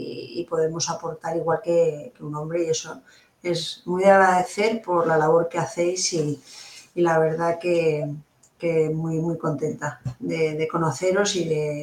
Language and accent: Spanish; Madrid, Community of Madrid, Spain; estudié en Madrid, soy de Madrid